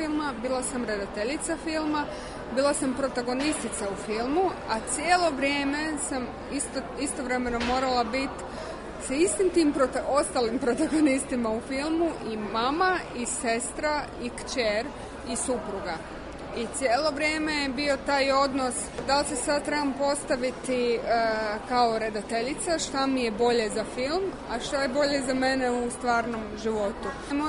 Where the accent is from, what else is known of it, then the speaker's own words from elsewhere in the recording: Croatia; Jer s jedne strane imamo taj hrvatski identitet, živjeli smo u Hrvatskoj cijelo vrijeme, rođena sam u Hrvatskoj i to me oblikovalo. S druge strane imamo srpski identitet, jer je moja cijela obitelj, mi smo Srbi koji su živjeli u Hrvatskoj i ostali u Hrvatskoj za vrijeme rata.